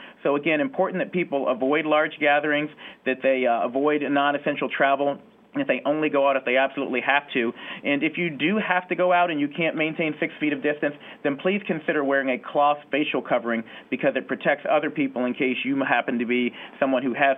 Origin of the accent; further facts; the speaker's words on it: the South, United States; Unfortunately, I grew up in the South, and you know, you give everyone a kiss on the cheek and you hug